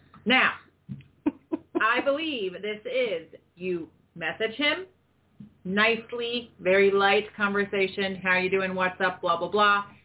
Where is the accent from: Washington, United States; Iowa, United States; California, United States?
Washington, United States; Manson; moved away; I am from Manson. Have you heard of Manson?